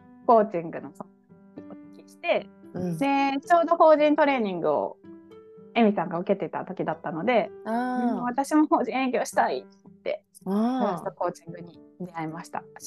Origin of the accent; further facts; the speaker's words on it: Ehime, Japan; ご出身は愛媛県です。